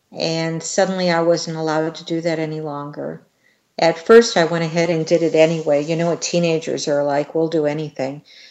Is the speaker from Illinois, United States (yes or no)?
no; Wisconsin, United States; Well, I grew up in Wisconsin, and part of the time was during the in the 1970s when Richard Speck killed the nurses in Chicago.